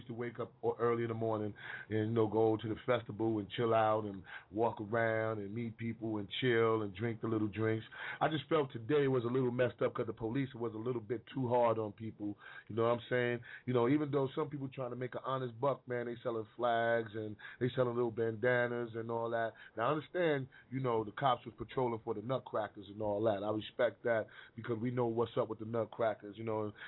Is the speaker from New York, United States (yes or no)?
yes; East Harlem, New York, United States; I grew up in East Harlem. This has been a part of us in my neighborhood on 110th Street, being on 110th Street in Lexington.